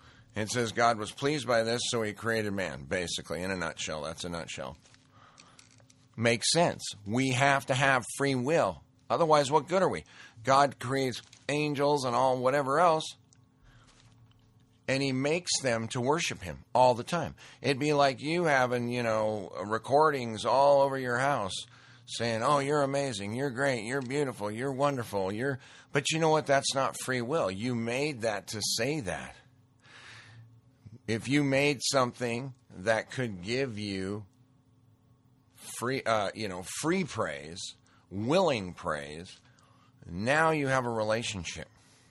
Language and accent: English; Montana, United States; Interestingly, I grew up in Montana around, you know, five reservations, and my dad was into Indian artifacts